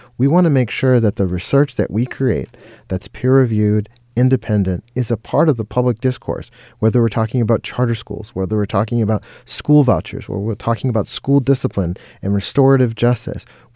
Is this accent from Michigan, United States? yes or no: yes; Michigan, United States; moved away; Even though I grew up in Michigan, I left Michigan during the last century.